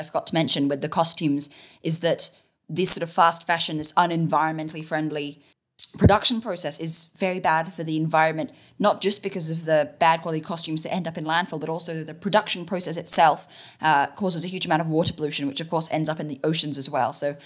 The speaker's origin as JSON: {"language": "English", "country": "Australia", "said": "So as I'm sure you guys know, I'm from Australia."}